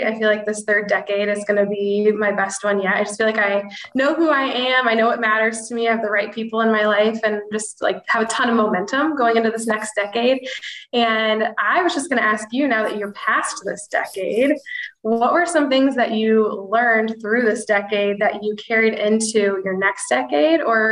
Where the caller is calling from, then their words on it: Akron, Ohio, United States; So I'm coming from Akron, Ohio, which is kind of like a suburb-ish of Cleveland. So I'm about an hour south of Cleveland.